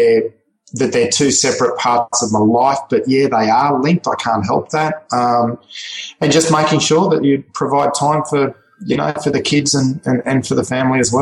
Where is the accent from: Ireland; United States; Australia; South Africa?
Australia; one of being Aussie